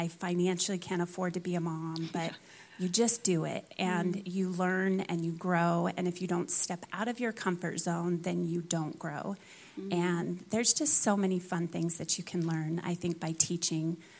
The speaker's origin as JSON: {"language": "English", "region": "Utah", "country": "United States", "tie": "born or raised there", "said": "So I was raised mostly in Utah."}